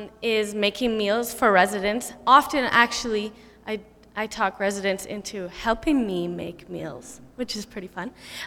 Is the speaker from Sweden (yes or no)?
no; Calgary, Alberta, Canada; now in Winnipeg, Canada; I'm actually new to Winnipeg. I'm from Calgary.